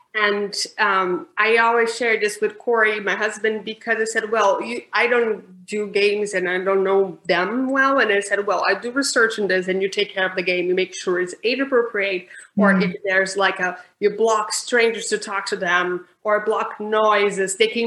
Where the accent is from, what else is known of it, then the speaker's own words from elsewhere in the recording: Brazil; English is a second language; FYI, Kimberly, I'm from Brazil. Sometimes the English words disappear.